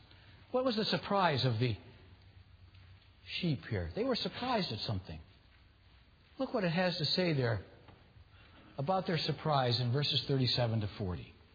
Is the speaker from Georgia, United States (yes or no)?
no; Michigan, United States; And, of course, I'm a kid from Michigan.